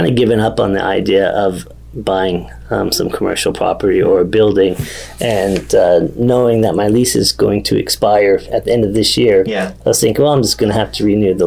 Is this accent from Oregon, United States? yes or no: yes; Sherwood, Oregon, United States; I grew up in Sherwood.